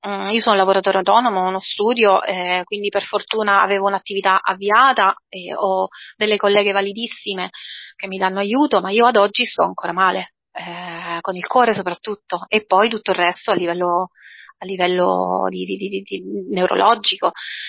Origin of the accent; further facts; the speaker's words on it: Trapani, Sicily, Italy; Trapani è la mia città, sono nata e cresciuta a Trapani